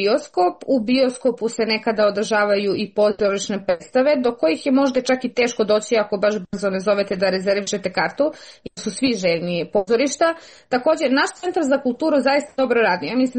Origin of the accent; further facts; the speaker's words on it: Tanda, Southern and Eastern Serbia, Serbia; Ja sam iz mesta koje se zove Tanda. To je selo u opštini Bor, udaljeno nekih 40 km.